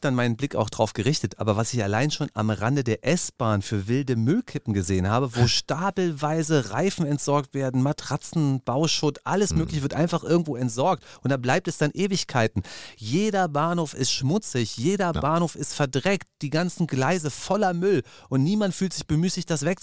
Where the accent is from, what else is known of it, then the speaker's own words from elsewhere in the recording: Berlin, Germany; Also, ich musste über Friedrichstraße Richtung Norden fahren in meine alte Heimat nach Tegel.